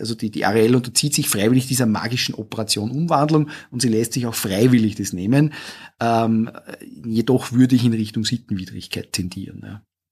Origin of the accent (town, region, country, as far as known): Austria